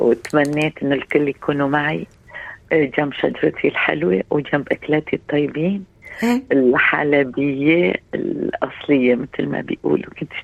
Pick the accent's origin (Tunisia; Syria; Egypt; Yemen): Syria; Aleppo, Aleppo Governorate; now in Australia; يعني نشكر الله أنه ربنا يمكن مرقنا بتجارب صعبة كنا بحلب، بس تغير كل شيء بأستراليا